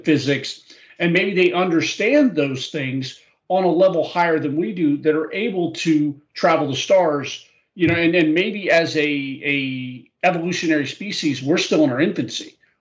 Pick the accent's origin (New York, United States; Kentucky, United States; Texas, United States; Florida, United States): Florida, United States; Yeah, I grew up in Florida, and that fed my family.